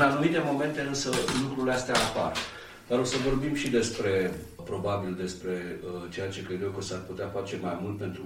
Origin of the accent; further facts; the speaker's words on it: Olt County, Romania; born there; m-am născut lângă Caraca, unde avem faimosul castru de la Romula, zicem noi